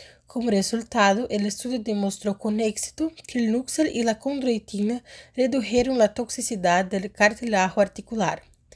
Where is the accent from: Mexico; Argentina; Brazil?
Brazil; yo soy brasileña